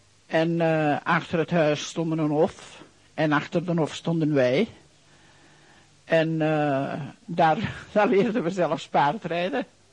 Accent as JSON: {"language": "Dutch", "town": "Brustem", "region": "Flanders", "country": "Belgium", "tie": "born there", "said": "Ik ben geboren in Brustum in 1907."}